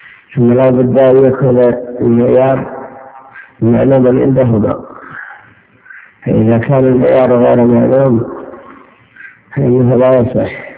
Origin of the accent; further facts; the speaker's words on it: Najd, Saudi Arabia; وكان عندنا في نجد الكيل بالصاع